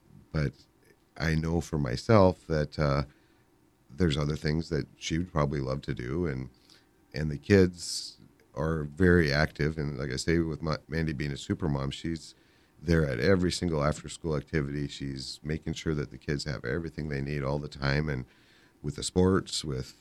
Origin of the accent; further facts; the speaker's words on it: Nome, Alaska, United States; You know, Western Alaska is my home. I was born and raised here in Nome